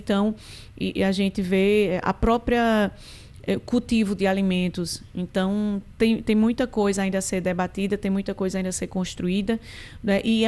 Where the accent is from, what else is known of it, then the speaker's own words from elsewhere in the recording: Brazil; Eu sou brasileira, mas eu não conhecia Belém